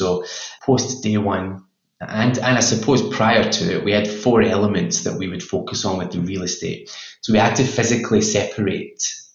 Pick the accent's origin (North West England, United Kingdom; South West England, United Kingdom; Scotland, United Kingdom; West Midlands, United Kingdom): Scotland, United Kingdom; as you can tell, I'm originally from Scotland, which is where I started out from university and in the world of real estate research with the CoStar Group.